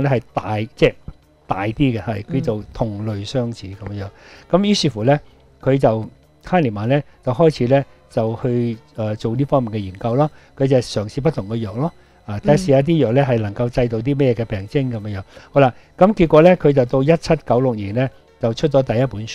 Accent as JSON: {"language": "Cantonese", "country": "Hong Kong", "said": "我們香港人"}